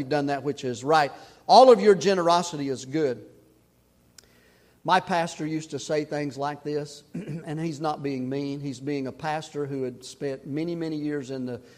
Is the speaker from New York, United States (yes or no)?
no; Tennessee, United States; And I'm from Tennessee, and so I'm real slow about stuff.